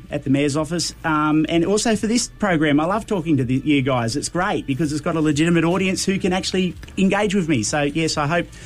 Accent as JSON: {"language": "English", "town": "Dubbo", "region": "New South Wales", "country": "Australia", "said": "when I'm from Dubbo"}